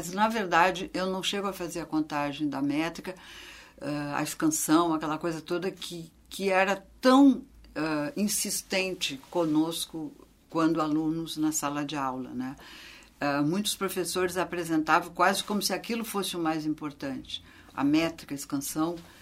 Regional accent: Porto Alegre, Rio Grande do Sul, Brazil; o lugar onde eu vivo toda a vida, é a minha terra natal

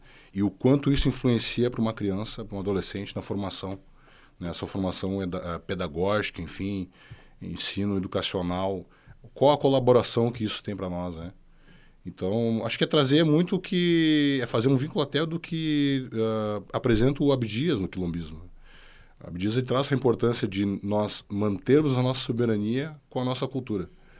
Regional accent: Porto Alegre, Rio Grande do Sul, Brazil; saindo do Partenon, saindo da Vila São José, que foi onde eu me criei na minha infância

